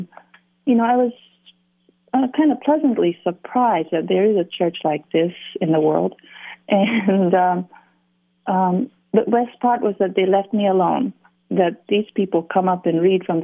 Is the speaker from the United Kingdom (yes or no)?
no; Japan; Yes, really surprised me too, because growing up in Japan and going to Christian school, but the last thing I thought was to go to church.